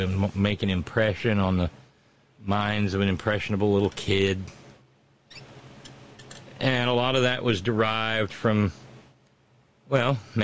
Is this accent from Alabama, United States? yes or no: yes; Alabama, United States; And I mentioned my youth growing up in Alabama for a reason.